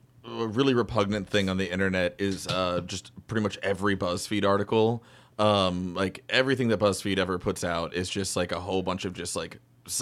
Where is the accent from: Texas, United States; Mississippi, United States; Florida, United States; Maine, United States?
Texas, United States; Austin; also born or lived in Kentucky / Kansas; I was born in Kentucky, and then my parents split up automatically. I always say I like to consider it being my fault. And I got bounced around between Kentucky, Kansas, and Texas, and then I grew up in Austin.